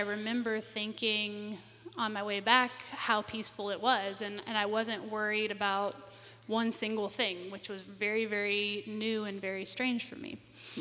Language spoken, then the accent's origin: English; Georgia, United States; I'm from Georgia, and I graduated from college in 2011 with a degree in economics.